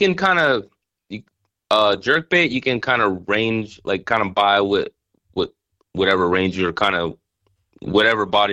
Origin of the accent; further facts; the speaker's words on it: Summerville, South Carolina, United States; Yeah, so I'm from Somerville, South Carolina. It's pretty much like a suburb of Charleston, South Carolina.